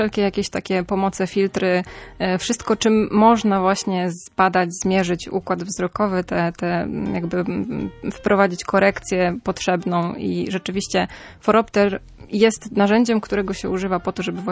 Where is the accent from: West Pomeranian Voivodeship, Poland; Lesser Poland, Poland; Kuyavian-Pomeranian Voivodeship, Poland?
West Pomeranian Voivodeship, Poland; Świnoujście; Znaczy my oboje jesteśmy ze Świnoujścia